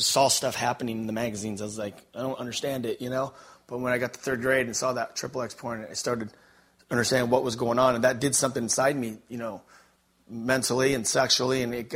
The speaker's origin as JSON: {"language": "English", "region": "California", "country": "United States", "said": "I look a little bit different than you guys. I'm from California, so that's all right."}